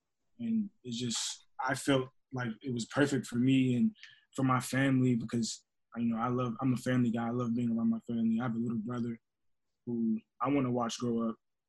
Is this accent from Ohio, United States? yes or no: no; Maryland, United States; just to be able to say that I'm playing for my home state is big for me too.